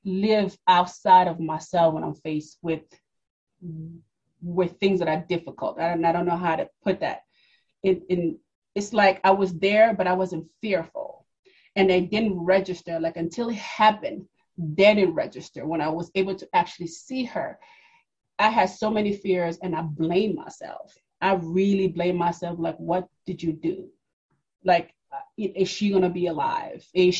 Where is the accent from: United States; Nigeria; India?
United States; New York; also born or lived in Democratic Republic of the Congo; I am originally from Congo, the Democratic Republic of the Congo, but they call it now Zaire. Well, they used to call it Zaire when we migrated and fled the country. And by way of New York, raised in New York by my mom and my bonus dad.